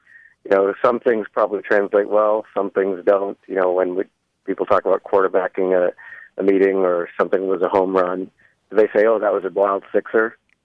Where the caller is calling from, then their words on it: Boston, Massachusetts, United States; I'm calling from Boston.